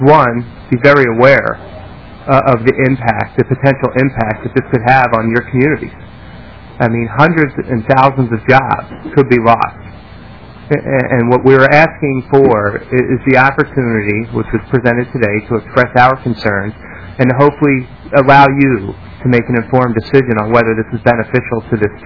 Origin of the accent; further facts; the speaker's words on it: Philadelphia, Pennsylvania, United States; I come from Pennsylvania. I'm from Philadelphia, and I look at Pittsburgh.